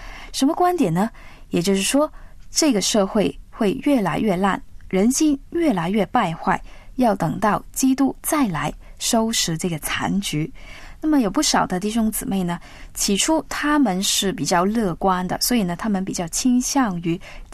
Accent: China; 那我们中国人呢是最讲究实际的

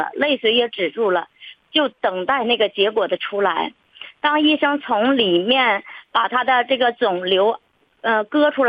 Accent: Hebei, China; 大家好，我是河北的

